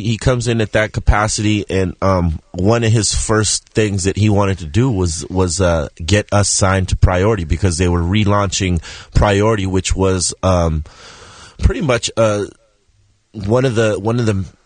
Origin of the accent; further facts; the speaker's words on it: West Coast, United States; we're definitely excited because we're from the West Coast.